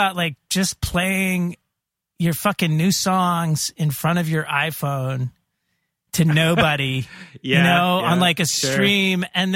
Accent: Indiana, United States; born there; Oh, so, you know, I was born in Indiana.

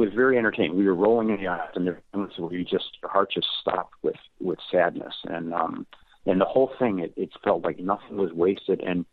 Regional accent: Amarillo, Texas, United States; moved away as an adult; Well, when I came from Amarillo, Texas, I had gotten into the Syracuse program. It was my first trip east

